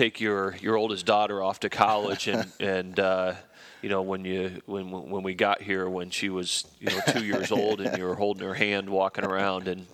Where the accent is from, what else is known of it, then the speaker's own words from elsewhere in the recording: Council Bluffs, Iowa, United States; We followed the Kansas City Royals. Kansas City was just a couple hours south of us, and so that was our team.